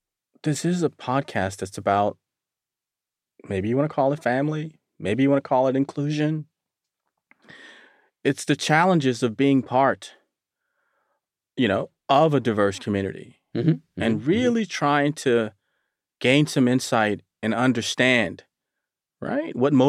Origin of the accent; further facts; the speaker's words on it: Wichita, Kansas, United States; So I'm at Brown. I'm from Wichita, Kansas.